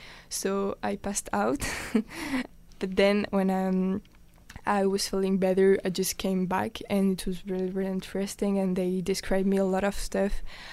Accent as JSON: {"language": "English", "town": "Paris", "region": "Île-de-France", "country": "France", "said": "Because I come from Paris, so it's difficult to like the bread of other places."}